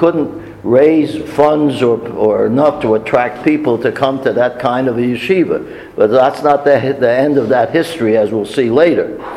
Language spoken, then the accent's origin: English; Newark, New Jersey, United States; because I come from Newark, which is much larger.